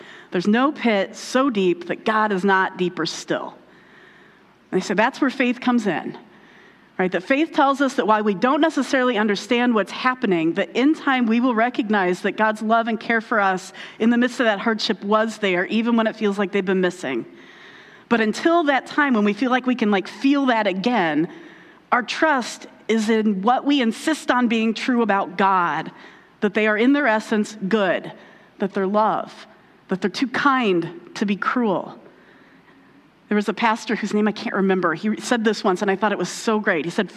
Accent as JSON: {"language": "English", "region": "Indiana", "country": "United States", "tie": "born or raised there", "said": "And actually, one of her old neighbors attended my church growing up in Indiana."}